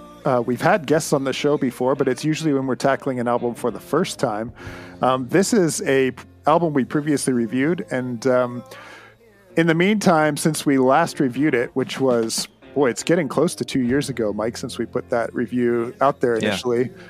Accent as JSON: {"language": "English", "country": "Canada", "said": "as a Canadian"}